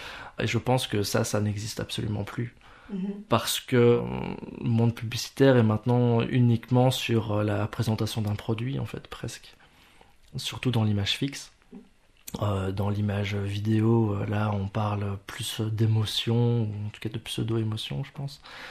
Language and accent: French; Mons, Wallonia, Belgium; born there; C'est bien ça, je suis né à Mons.